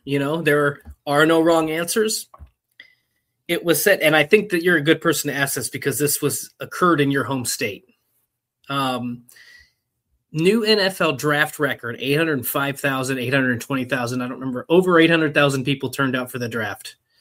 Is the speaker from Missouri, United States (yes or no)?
no; Indiana, United States; I grew up in Indiana, home of the Indianapolis 500.